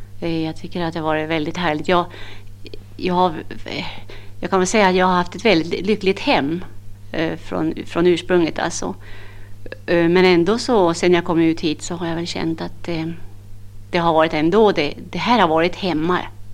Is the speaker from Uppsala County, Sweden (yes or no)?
no; Piteå, Norrbotten County, Sweden; moved away; och jag kommer från Piteå och har varit här sedan 1958.